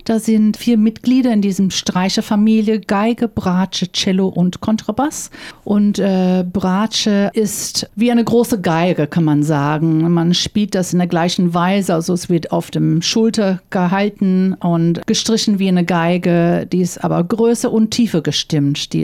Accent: Melbourne, Victoria, Australia; moved away as an adult; now in Cologne, Germany; Ich bin ein Melbournian, sozusagen in Melbourne geboren, aufgewachsen und lebe seit 30 Jahren in Deutschland, in Köln.

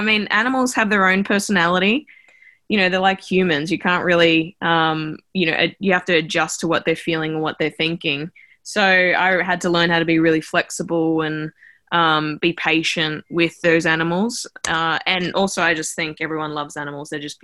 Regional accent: Kalgoorlie, Western Australia, Australia; I grew up in Kalgoorlie in the desert

